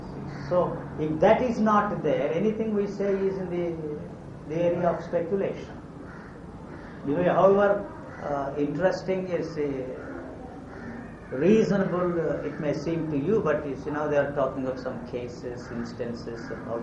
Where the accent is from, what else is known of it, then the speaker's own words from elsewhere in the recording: Chennai, Tamil Nadu, India; I was brought up here in Madras and live in... next door to Kalakshetra